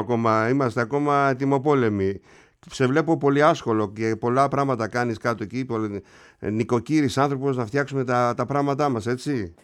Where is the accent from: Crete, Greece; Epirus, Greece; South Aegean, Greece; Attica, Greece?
South Aegean, Greece; Kasos; κατάγεται από το νησί μου, από την Κάσο μας λοιπόν